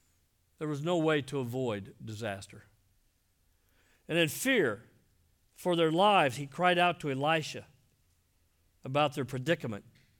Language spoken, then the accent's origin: English; Iowa, United States; We put in the Des Moines River at Des Moines. I was raised in Iowa.